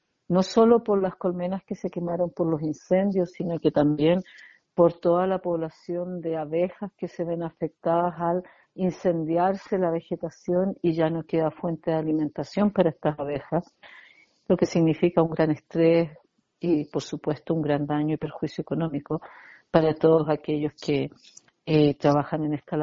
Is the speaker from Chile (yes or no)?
yes; Santiago, Santiago Metropolitan, Chile; moved away as an adult; now in Araucanía, Chile; originalmente yo soy de Santiago, pero antes de cumplir los 19 años de edad me fui a estudiar a la región de la Araucanía y nunca más regresé a la ciudad de Santiago, más que por cosas puntuales o visitar a la familia.